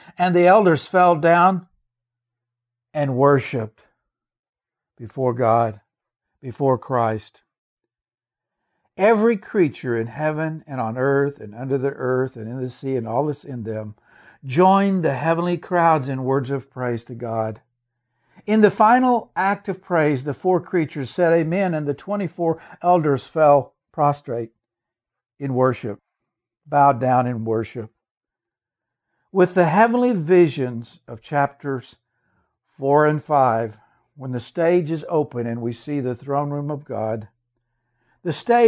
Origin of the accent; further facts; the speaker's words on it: Ralston, Oklahoma, United States; So I decided in the middle of the night to drive from Pawhuska, Oklahoma, to my hometown in Ralston, to my parents' house.